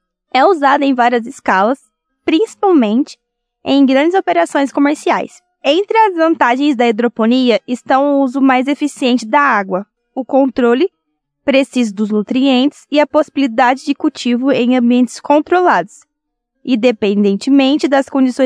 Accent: Bandeirantes, Paraná, Brazil; também sou de Bandeirantes, Paraná.

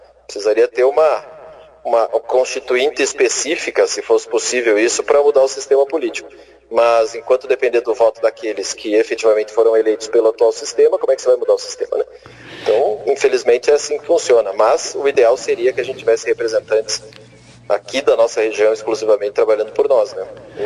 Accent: Paraná, Brazil; Eu, como sou do Norte Pioneiro, moro na região

